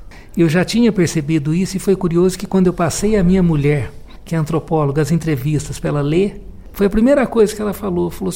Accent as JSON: {"language": "Portuguese", "region": "Minas Gerais", "country": "Brazil", "tie": "born or raised there", "said": "Eu sou mineiro do sul de Minas, por conseguinte sou caipira. Vivi 25 anos na minha cidade, caçula de uma família de 13 filhos. Papai era ferroviário"}